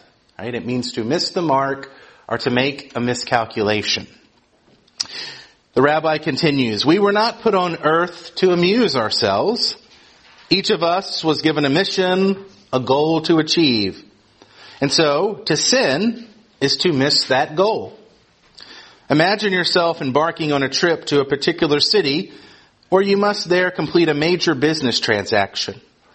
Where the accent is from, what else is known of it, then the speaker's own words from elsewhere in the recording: Georgia, United States; I'm from the South. I'm actually from Georgia.